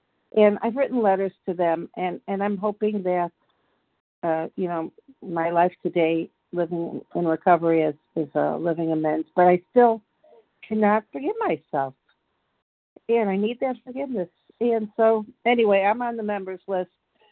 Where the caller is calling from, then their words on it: Georgia, United States; from Georgia.